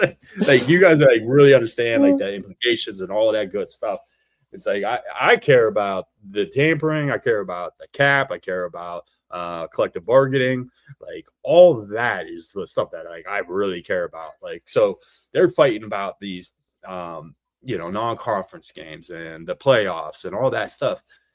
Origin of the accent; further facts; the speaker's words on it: Ohio, United States; I'm a Big Ten guy. I always have been growing up in Ohio.